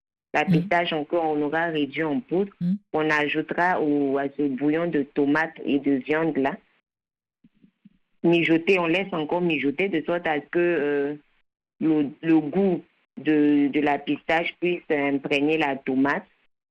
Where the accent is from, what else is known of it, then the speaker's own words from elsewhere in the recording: Togo; je disais que chez nous au Togo